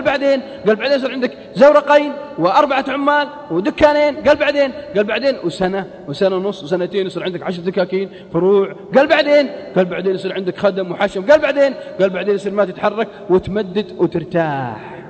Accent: Al-Qassim, Saudi Arabia; accent: Qassimi; على لهجتنا القصيم ما ادري عاد ايش يقولون عندكم

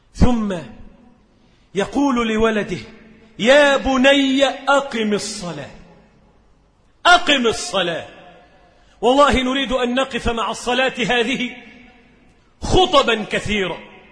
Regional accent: Faiyum, Faiyum Governorate, Egypt; هنا عندنا في الفيوم لما كانت امرأة الهالك زارت بلدنا مرة

